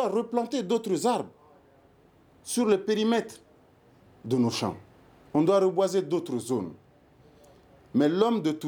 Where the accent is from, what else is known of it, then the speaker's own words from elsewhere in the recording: Koulikoro, Mali; Je viens du Dougolon, de la région de Kouloukoro. Nous cultivons les terres depuis mon arrière-arrière-grand-père.